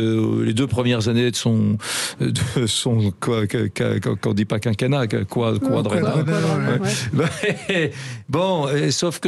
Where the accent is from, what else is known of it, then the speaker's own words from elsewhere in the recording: Nantes, Pays de la Loire, France; J'ai grandi à Nantes.